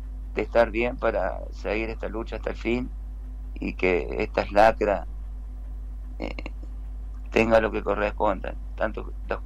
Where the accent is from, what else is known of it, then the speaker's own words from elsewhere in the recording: Córdoba, Argentina; yo estaba acá en Olver, porque soy de Olver, Río Cuarto, Olver